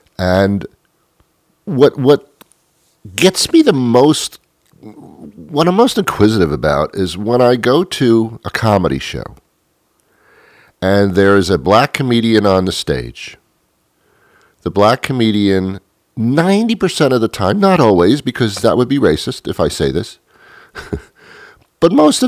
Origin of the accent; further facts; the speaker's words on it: New York City, New York, United States; I was brought up in New York City, in the New York area, and that's like the melting pot of the world.